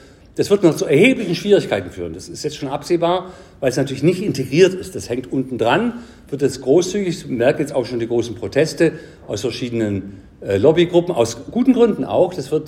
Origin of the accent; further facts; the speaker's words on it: Baden-Württemberg, Germany; Oder ich als Schwabe, Kehrwoche.